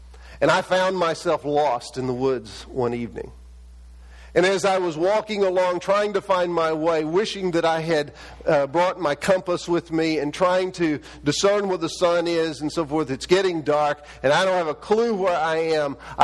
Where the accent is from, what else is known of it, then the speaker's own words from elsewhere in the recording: Texas, United States; When I was a child growing up in East Texas and visiting my grandparents in South Arkansas